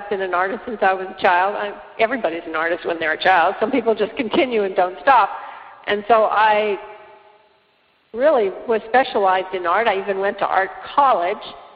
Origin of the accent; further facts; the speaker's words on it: Denver, Colorado, United States; I had a very quite normal childhood. I lived in Denver, Colorado.